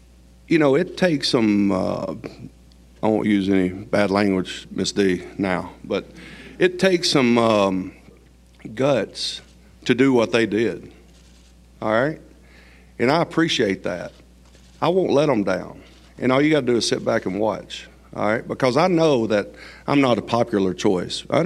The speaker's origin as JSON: {"language": "English", "town": "Gadsden", "region": "Alabama", "country": "United States", "tie": "born or raised there", "said": "Now, keep in mind, I grew up in Gadsden, Alabama."}